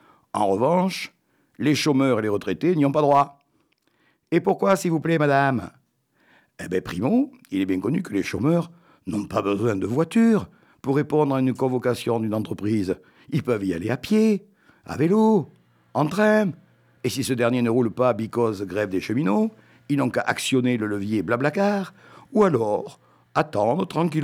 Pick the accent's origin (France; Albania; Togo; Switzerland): France; Nouvelle-Aquitaine; Chez nous, en Périgord, dont la gastronomie a été vantée autant que son admirable beauté de site, le foie gras, c'est sacré.